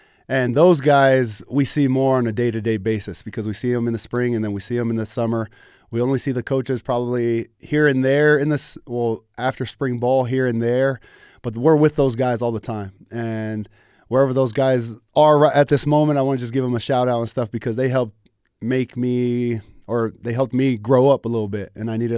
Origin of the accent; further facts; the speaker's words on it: Anaheim, California, United States; also born or lived in Santa Ana; we grew up in Anaheim, California. My junior or senior year, we ended up moving to Santa Ana, California, which is about 10 minutes away, so still in Orange County.